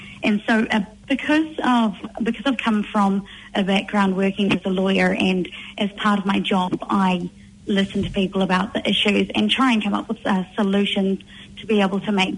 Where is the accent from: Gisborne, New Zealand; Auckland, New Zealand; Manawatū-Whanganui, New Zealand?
Auckland, New Zealand; Manurewa; also born or lived in Mangere; So I'm a South Auckland girl at heart. I was born in Mangere and I shifted to the Manurewa area when I was around 5. We lived on a small farm in the back of Alfriston, and I attended Alfriston Primary there.